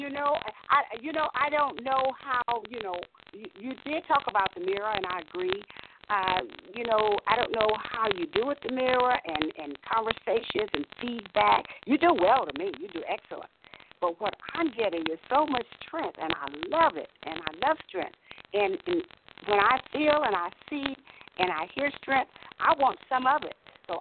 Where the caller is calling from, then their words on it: Texas, United States; I'm calling from Texas.